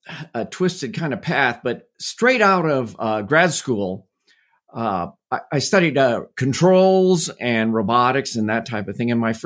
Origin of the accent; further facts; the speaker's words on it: Indianapolis, Indiana, United States; Well, I grew up in Indianapolis, and that's the racing capital of the world